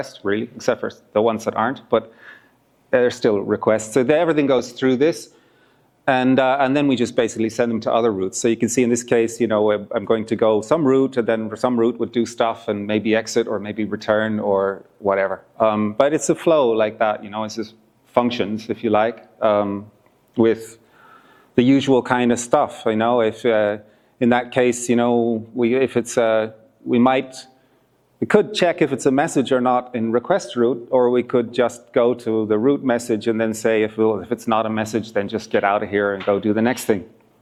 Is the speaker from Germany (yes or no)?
no; Ireland; I say root because I'm Irish. Americans would say route.